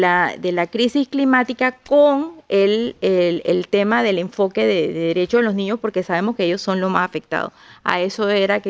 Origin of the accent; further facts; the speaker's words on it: Panama; muy fuerte de Centroamérica, yo soy de Panamá.